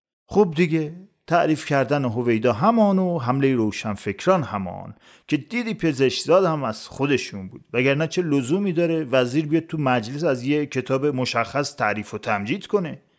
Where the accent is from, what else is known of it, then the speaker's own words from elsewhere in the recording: Iran; من عاشق ایرانم، چون من ایرانی هستم، جایی جز ایران نمیتونم اصلا دووم بیارم زندگی کنم.